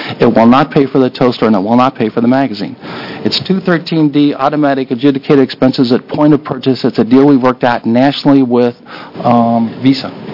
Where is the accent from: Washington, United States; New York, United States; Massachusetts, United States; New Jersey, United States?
Washington, United States; I grew up in Eastern Washington, worked in the potato processing plants.